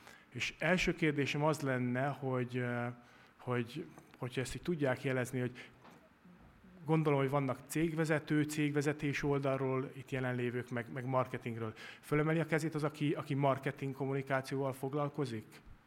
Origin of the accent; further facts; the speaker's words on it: Kiskőrös, Bács-Kiskun, Hungary; Kiskörösi vagyok, ott töltöttem a gyerekkoromat